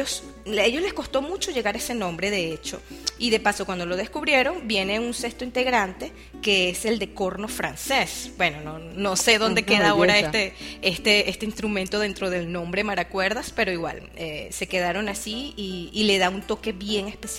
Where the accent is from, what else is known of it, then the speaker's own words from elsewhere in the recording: Venezuela; cada vez que me preguntaban, ¿de dónde son ustedes? Ah, de Venezuela.